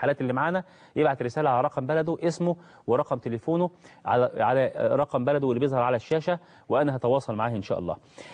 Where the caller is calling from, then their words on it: Al-Jarida, Kafr El Sheikh Governorate, Egypt; من قريه الجريده مركز بيه لمحافظه كفر الشيخ.